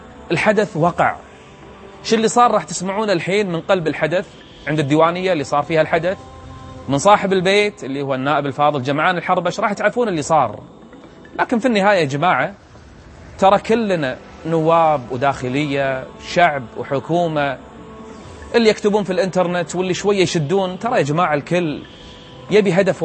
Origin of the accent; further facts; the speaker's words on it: Kuwait; ديرتنا الكويت،